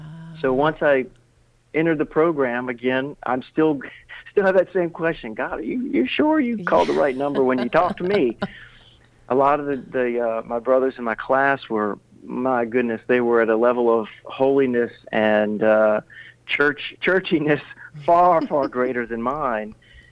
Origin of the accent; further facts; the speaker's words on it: Baton Rouge, Louisiana, United States; now in Mandeville, United States; my wife and I had just had our second child, and we're from Baton Rouge. We're both okay. from Baton Rouge. And we moved to Mandeville. I took a job in downtown New Orleans.